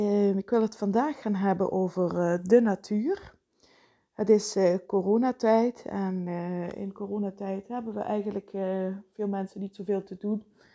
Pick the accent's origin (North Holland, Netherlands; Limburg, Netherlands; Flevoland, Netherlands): Limburg, Netherlands; Vijlen; Ik ben opgegroeid in Veilen. En in Veilen ligt een prachtig groot bos, het Veilener Bos.